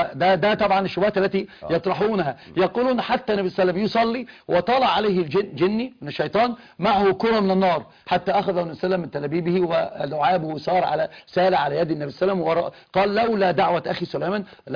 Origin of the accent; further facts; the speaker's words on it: Egypt; يعني هو كان عندنا في مصر أمثال، الأمثال دي حكم نأخذ بها